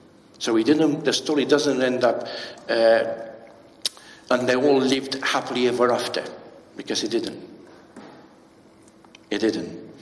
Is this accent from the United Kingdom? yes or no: no; Romania; English is a second language; I grew up in Romania. I've seen a lot of orphanages. I've seen many more orphans.